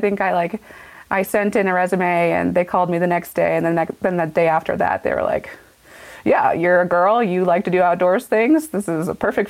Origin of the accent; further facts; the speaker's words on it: Seattle, Washington, United States; In Seattle specifically, that I think I grew up in Washington, so I didn't really know anything that there was other life with sunshine.